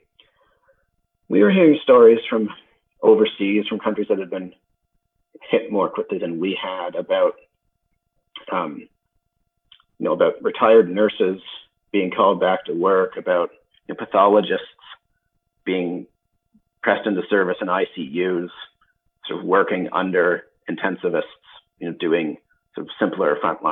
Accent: London, Ontario, Canada; I grew up in London.

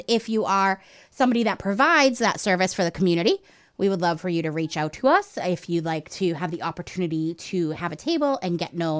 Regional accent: Abington, Massachusetts, United States; now in Carver, United States; So I was born and lived in Carver until I was 10, and then moved to Abington, and that's where I kind of consider them from in the sense of high school and whatnot. But now we have gone full circle, and I'm living back in Carver

